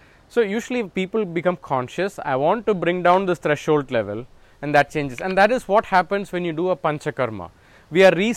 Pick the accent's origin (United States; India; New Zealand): India; South India; I grew up in South India and we have a South Indian vegetarian dish. And this is what I have been brought up with.